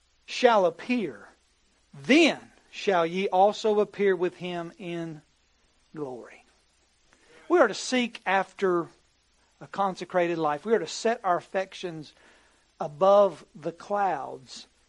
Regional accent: Bolt, West Virginia, United States; I was raised in Bolt, West Virginia, at least to the age of 5 years old. My dad pastored a little church. And we lived in a little single-wide trailer on a dirt road.

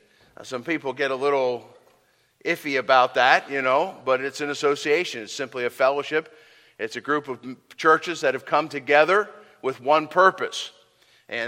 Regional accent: Pennsylvania, United States; also born or lived in Long Island, United States; I'm from the East Coast, Eastern Pennsylvania, and we pastored out there

